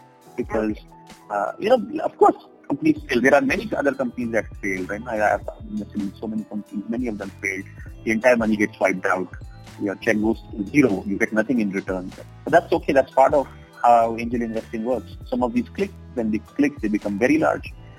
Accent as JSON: {"language": "English", "town": "Hyderabad", "region": "Telangana", "country": "India", "tie": "born or raised there", "said": "Well, I grew up in Hyderabad. We were two siblings, me and my younger brother"}